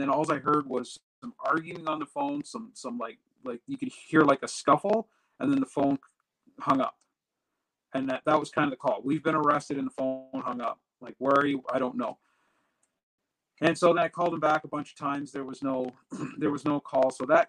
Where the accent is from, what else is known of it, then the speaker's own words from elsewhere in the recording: Canada; And I was the last Canadian in the group, and I figured, well, because I'm Canadian, I probably should be able to get out.